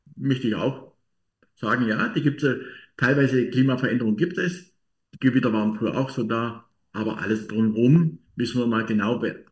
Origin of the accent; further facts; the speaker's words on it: East Germany, Germany; Ich bin in der DDR aufgewachsen, bin DDR-Kind.